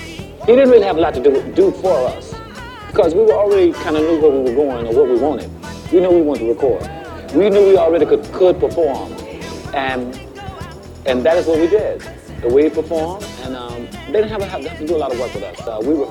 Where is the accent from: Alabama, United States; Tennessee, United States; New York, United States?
Alabama, United States; And I'm from Alabama, and he's from Michigan